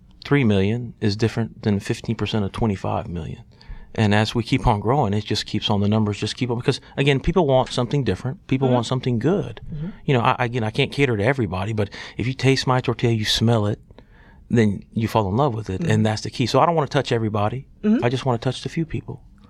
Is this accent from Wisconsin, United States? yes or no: no; Georgia, United States; born there; My father's Mexican, and I was born in Georgia Baptist Hospital.